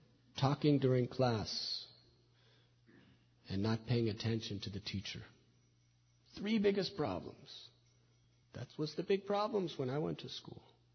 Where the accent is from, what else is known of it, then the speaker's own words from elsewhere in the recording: Chicago, Illinois, United States; So now, I was brought up in Chicago. The largest building was the Prudential Building.